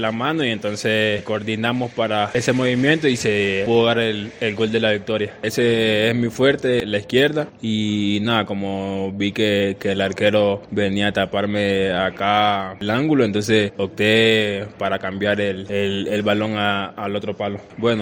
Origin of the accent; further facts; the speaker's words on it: Ecuador; moved away as an adult; Desde que salí de Ecuador me propuse cumplir una meta personal y quedar en lo más alto del club, de hacer historia.